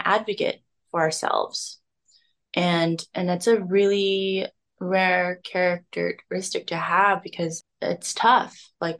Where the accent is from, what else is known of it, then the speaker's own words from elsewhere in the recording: Philippines; And I'm representing like the island Pacific, like just a more of a diverse demographic, being a Filipino. There's not a lot of Filipinos in the industry, but I'm seeing it grow and it's amazing.